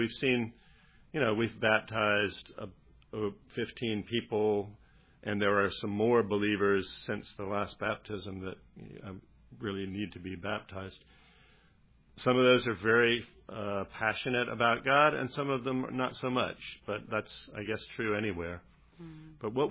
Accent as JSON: {"language": "English", "country": "United States", "said": "Like, I'm American. I have trouble relating to the way Thais think"}